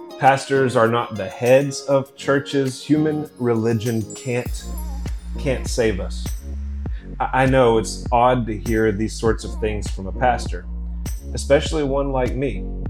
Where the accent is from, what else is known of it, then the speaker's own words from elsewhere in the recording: United States; I was raised in America, where ministry was about being a personality